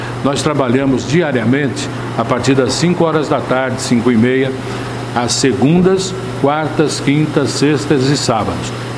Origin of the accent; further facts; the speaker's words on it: Rio Claro, São Paulo, Brazil; born there; moved away as an adult; now in Piracicaba, Brazil; Eu vim de São Paulo para cá. Eu nasci em Rio Claro e quando completei 18 anos, fui para São Paulo, fui trabalhar no rádio em São Paulo e tive a minha vida praticamente toda na capital.